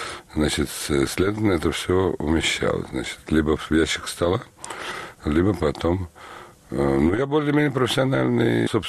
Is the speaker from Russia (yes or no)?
yes; Saint Petersburg, Russia; я урожденный петербуржец в нескольких поколениях, урожденный ленинградец с 1937 года, что первое мое воспоминание – это начало войны и блокады.